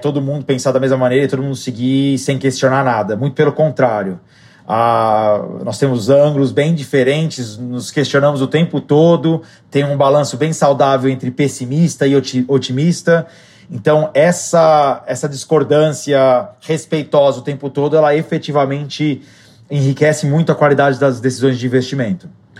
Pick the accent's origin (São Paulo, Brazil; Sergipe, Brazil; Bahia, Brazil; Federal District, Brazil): São Paulo, Brazil; São Bernardo do Campo; Eu sou do ABC Paulista, de São Bernardo do Campo. Eu venho de uma família de classe média.